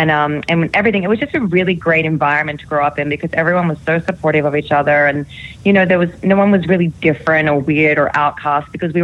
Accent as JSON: {"language": "English", "town": "Sydney", "region": "New South Wales", "country": "Australia", "said": "Yes, I'm from Sydney."}